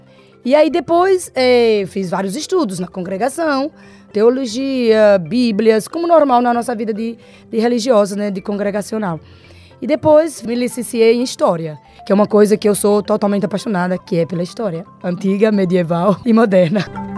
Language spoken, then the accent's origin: Portuguese; Aracaju, Sergipe, Brazil; now in Guinea-Bissau; eu tenho 56 anos, sou brasileira do Nordeste, Aracaju, Sergipe. Estou aqui na Missão Católica de Contubuel